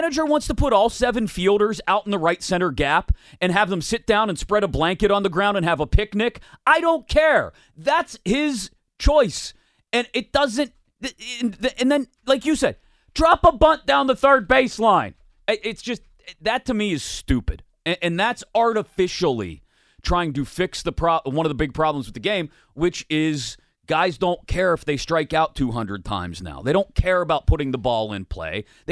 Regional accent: Baldwin, Pennsylvania, United States; It's just the way you're, like, growing up in Baldwin, the South Hills, it was Route 88 and Route 51.

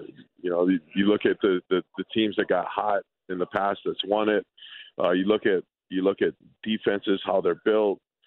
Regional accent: Hawaii, United States; You know, growing up, we grew up together in Hawaii and we trained together.

